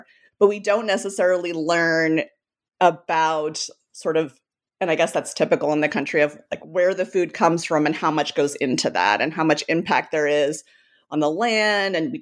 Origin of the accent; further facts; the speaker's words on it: California, United States; don't think we really learn about that as kids growing up in California.